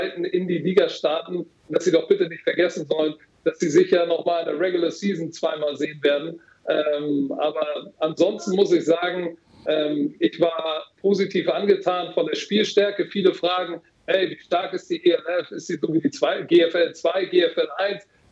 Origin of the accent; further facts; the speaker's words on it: Hamburg, Germany; Noch davor in meiner Kindheit bin ich in St. Pauli Altona aufgewachsen